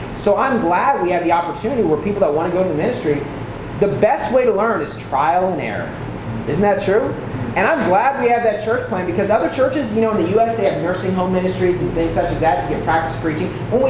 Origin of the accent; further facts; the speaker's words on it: West Virginia, United States; but at least toward where I grew up in West Virginia, everybody went to Hiles Anderson.